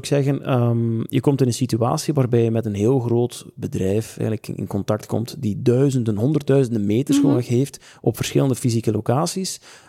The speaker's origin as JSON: {"language": "Dutch", "town": "Izegem", "region": "Flanders", "country": "Belgium", "said": "ik ben van Isegem, dus toen ze daar het ouderlijk huis kochten in de jaren 90"}